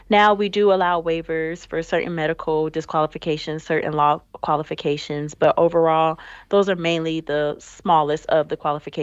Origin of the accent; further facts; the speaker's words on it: Kissimmee, Florida, United States; I am from Kissimmee, Florida.